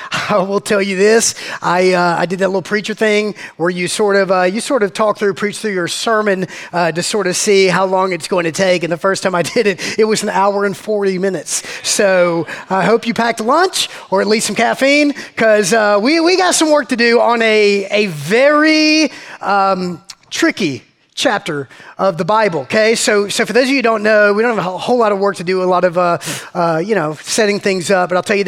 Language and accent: English; East Coast, United States; we're up really early because we're from the East Coast